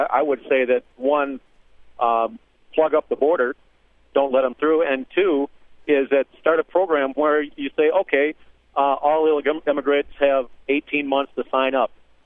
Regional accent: Holland, Michigan, United States; Yeah, I'm from Holland, Michigan

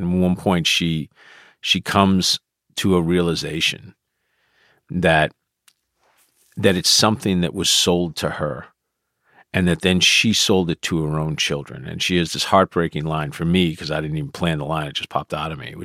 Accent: Dorchester, Massachusetts, United States; take the subway from Columbia Station, which is where I grew up in Dorchester, to Harvard Square, get out.

